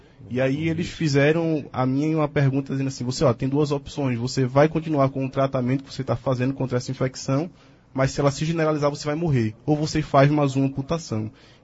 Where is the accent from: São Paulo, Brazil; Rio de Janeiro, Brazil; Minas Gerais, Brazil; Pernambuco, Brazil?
Pernambuco, Brazil; Olinda; Eu sou da cidade de Olinda.